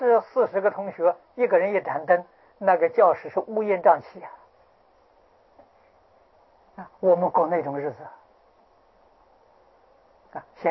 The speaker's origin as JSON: {"language": "Chinese", "region": "Anhui", "country": "China", "tie": "born or raised there", "said": "啊，我的家乡在安徽。啊，从我家乡到九华山，啊，每年去"}